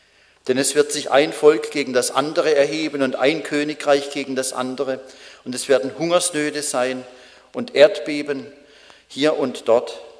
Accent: Baden-Württemberg, Germany; Sehr erstaunlich, dass ein Land, das halb so groß ist wie mein Heimatland Baden-Württemberg

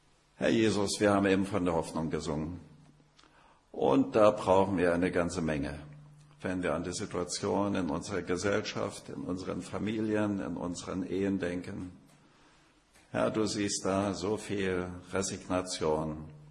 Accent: Markkleeberg, Saxony, Germany; moved away; also born or lived in Sudetenland; ich bin aus Leipzig, Markkleeberg, aufgewachsen, geboren im Sudetenland, mit 1,5 Jahren als kleines Windelkind auf dem Schoß meiner Mutter durchs Erzgebirge gefahren worden.

